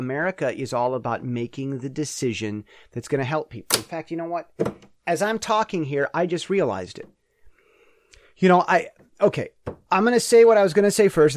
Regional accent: United States; And I'm realizing as American, the Taiwanese understand the colonial revolutionary Americans better than the Americans do.

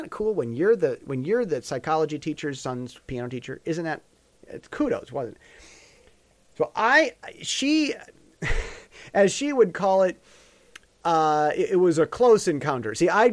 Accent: United States; I'm an American first, and I always will be.

